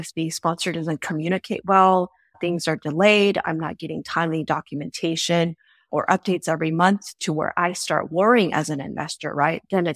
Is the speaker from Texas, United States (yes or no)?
yes; Dallas, Texas, United States; I'm from Dallas, so it was a multifamily property in Dallas.